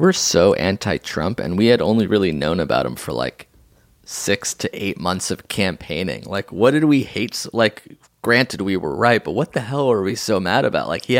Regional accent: Brazil; English is a second language; I'm from Brazil, right. And we recently elected the dumbest president ever.

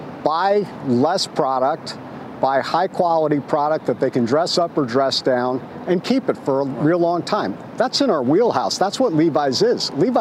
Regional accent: San Francisco, California, United States; Welcome to San Francisco, my hometown.

